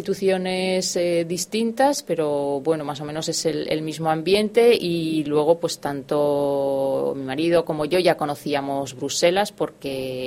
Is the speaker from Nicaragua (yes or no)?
no; Zaragoza, Aragon, Spain; es grupo de Zaragoza, que es de donde soy yo